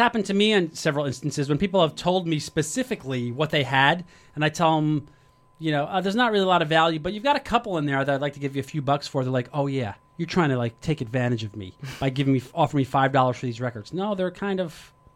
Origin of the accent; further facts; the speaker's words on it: Nutley, New Jersey, United States; we're going to be at the Kingsland Manor in Nutley, New Jersey. We're going back to my hometown.